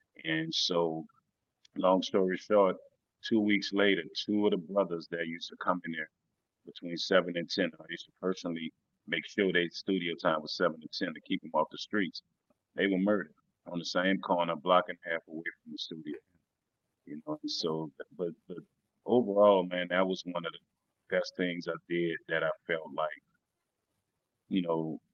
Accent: New Orleans, Louisiana, United States; accent: down south dialect; For me, it was even harder than most artists that from New Orleans, because I'm from New Orleans, but I started rapping on the East Coast when I was in the military.

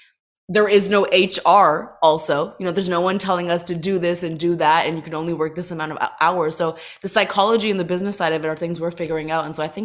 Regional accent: Toronto, Ontario, Canada; growing up in Toronto, being an Indian girl

